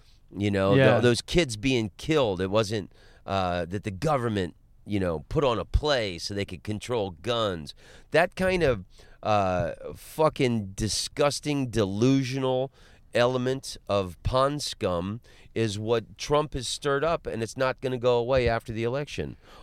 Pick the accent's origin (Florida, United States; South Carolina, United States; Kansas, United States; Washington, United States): Florida, United States; Orlando; I'm from Orlando. I grew up in Orlando.